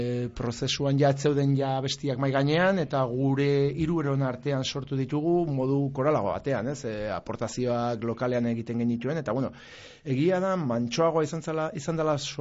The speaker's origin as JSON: {"language": "Basque", "region": "Basque Country", "country": "Spain", "said": "Gipuzkoan gehien bat, Gipuzkoa gara."}